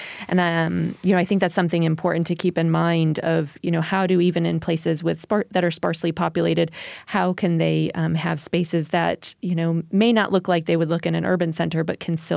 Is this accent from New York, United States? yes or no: yes; Deferiet, New York, United States; my hometown, Defariat, New York, it has a population of 400. It's an old mill town and has lost most of its third places at this point.